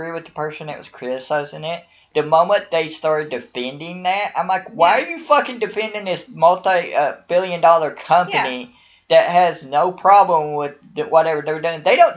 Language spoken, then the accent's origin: English; Virginia, United States; Here, I'm from Virginia, and I'll tell you, that's always been a fight in schools in Virginia.